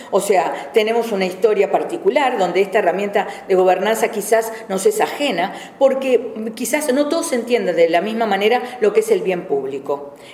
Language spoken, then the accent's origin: Spanish; Uruguay; Porque somos uruguayos e insisto